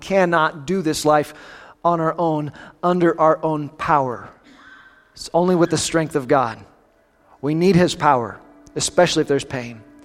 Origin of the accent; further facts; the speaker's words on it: Kansas, United States; So born and raised in Southeast Kansas